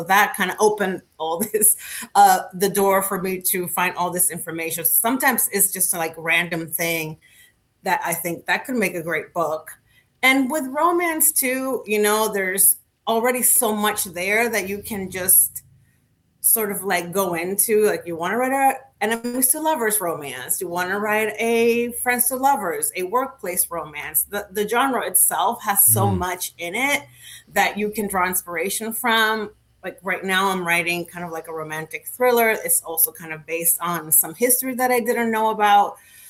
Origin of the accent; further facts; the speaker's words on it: Dominican Republic; But I'm from the Dominican Republic, and I grew up there.